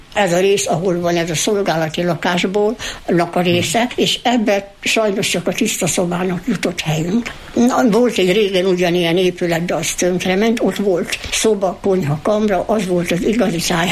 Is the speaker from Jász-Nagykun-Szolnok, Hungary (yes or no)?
yes; Jászszentandrás, Jász-Nagykun-Szolnok, Hungary; Tehát akik itt született jászok, és Jász Szent Andráson élnek, azok minnek el nem költöznének